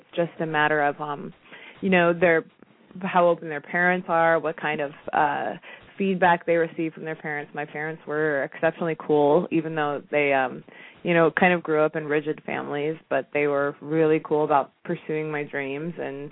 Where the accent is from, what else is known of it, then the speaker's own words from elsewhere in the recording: Iowa, United States; now in Santa Monica, United States; I was born and raised in Iowa, and I'm kind of hoping that we get a rain, because every day here is like Brady Bunch land.